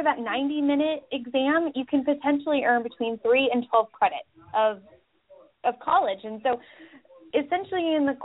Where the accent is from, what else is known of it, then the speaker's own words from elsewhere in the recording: Chicago, Illinois, United States; now in Washington, United States; I know that so I live in Washington. I'm from Chicago, uh-huh.